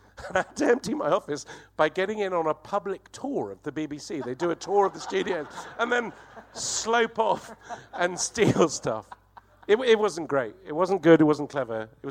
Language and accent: English; Lebanon; growing up in Lebanon, I knew it was a great place, but people didn't do it.